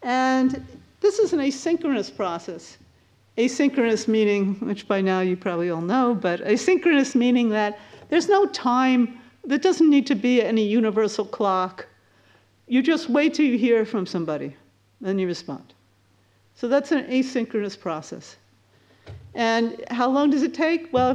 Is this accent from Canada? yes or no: yes; Victoria, British Columbia, Canada; And I'm from Victoria, which is on Vancouver Island, as opposed to Vancouver, which is not on Vancouver Island.